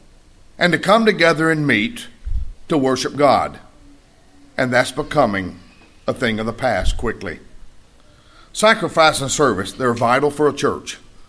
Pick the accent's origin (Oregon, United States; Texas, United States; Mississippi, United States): Mississippi, United States; Red Bay; part of the country back in Northeast Mississippi, where I'm from, over Itawamba County, Mississippi, born and raised near Red Bay.